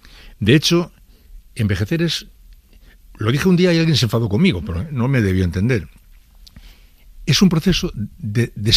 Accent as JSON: {"language": "Spanish", "town": "San Sebastián", "region": "Basque Country", "country": "Spain", "said": "Todos los hermanos somos muy de la Real y le seguimos con cariño y como una pieza más del puzzle de nuestra condición de donostiarras"}